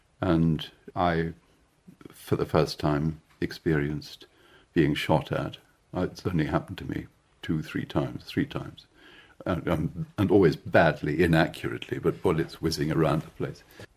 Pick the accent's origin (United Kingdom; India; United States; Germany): United Kingdom; England; And I said, "No, I'm not American, I'm English. Just as bad," I said.